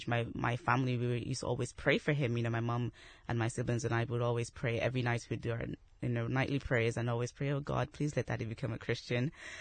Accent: Nigeria; now in Dublin, Ireland; I'm originally from Nigeria, and I've lived in Ireland 17 years in Dublin.

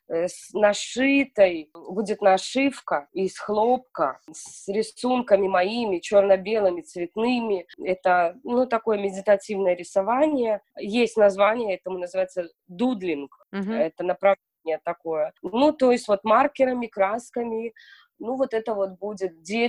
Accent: Belarus; moved away as an adult; now in Luxembourg; Я из Белоруссии. Жила в Белоруссии до 28 лет. Потом приехала к приятельнице на свадьбу сюда.

